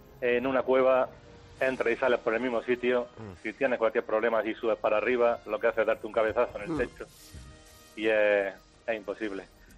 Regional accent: Andalusia, Spain; yo que soy andaluz.

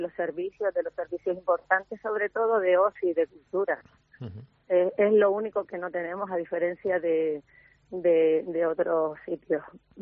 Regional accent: Tejeda, Canary Islands, Spain; Los que somos de Tejeda, porque me incluyo, tenemos ese sentimiento de pertenencia y ese orgullo de decir somos de Tejeda.

